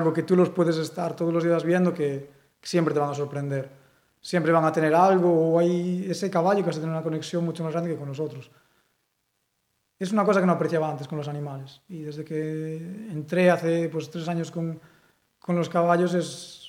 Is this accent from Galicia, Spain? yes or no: yes; Galicia, Spain; first language Galician; Spanish is a second language; Porque, bueno, yo hablo gallego en casa y siempre y tal. Entonces, es muy parecido.